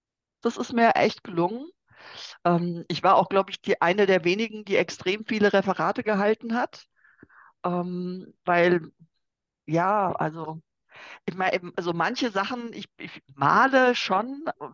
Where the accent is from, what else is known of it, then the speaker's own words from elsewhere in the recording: Bensheim, Hesse, Germany; Ich bin in Bensheim zur Schule gegangen, an der Bergstraße.